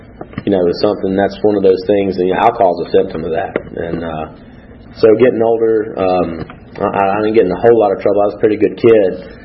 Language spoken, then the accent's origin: English; Gainesville, Georgia, United States; now in Oakwood, United States; I'm from Gainesville, Georgia. I currently live in Oakwood.